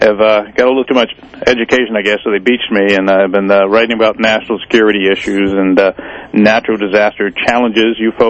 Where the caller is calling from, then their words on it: Old Lyme, Connecticut, United States; I'm calling from my home in Old Lyme, Connecticut.